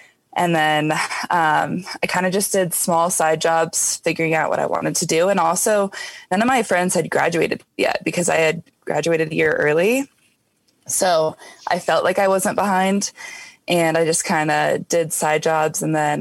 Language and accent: English; Denver, Colorado, United States; I am from Denver, Colorado, like a suburb outside of Denver. And I'm 24.